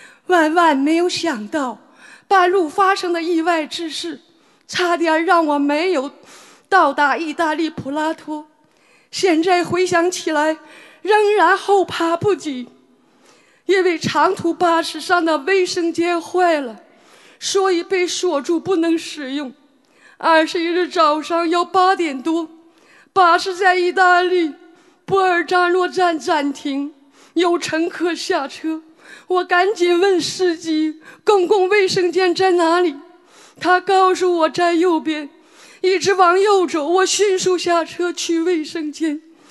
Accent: Germany; 我来自德国，今年64岁

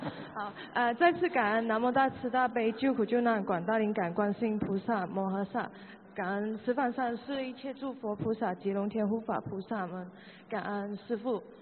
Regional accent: Hong Kong; 香港的。香港。

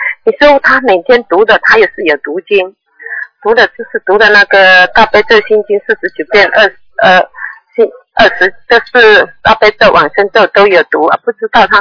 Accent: Xiamen, Fujian, China; 啊，我是厦门的。

